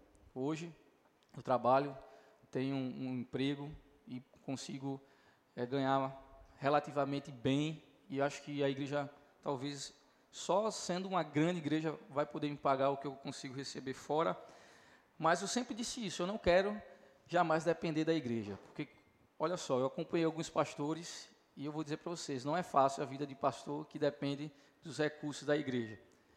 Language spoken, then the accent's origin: Portuguese; Brazil; como bons brasileiros que nós somos, né